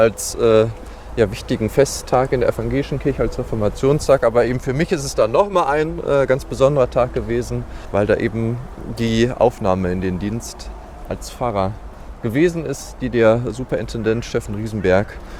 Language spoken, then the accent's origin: German; Dortmund, North Rhine-Westphalia, Germany; born there; ich bin 41 Jahre alt, gebürtiger Dortmunder. Eben seit dem 1. Oktober hier in Gladbeck als Pfarrer im Probedienst tätig.